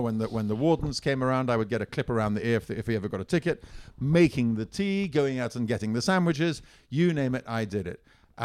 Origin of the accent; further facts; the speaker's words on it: Italy; I grew up in Italy